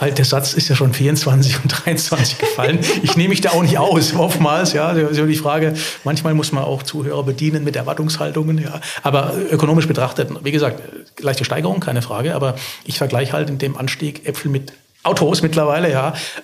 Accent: Frankfurt, Hesse, Germany; Aber gut, ich bin ja aus Frankfurt

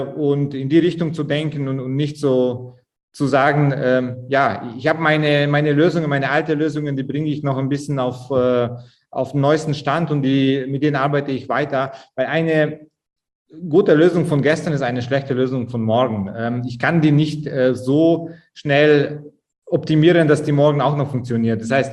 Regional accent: Augsburg, Bavaria, Germany; Augsburg, wo ich herkomme

